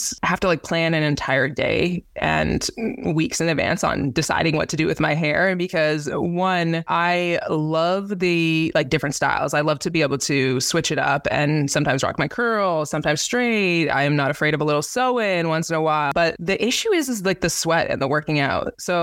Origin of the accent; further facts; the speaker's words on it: Canada; now in Indianapolis, United States; This is where I kind of like made home base being from Canada.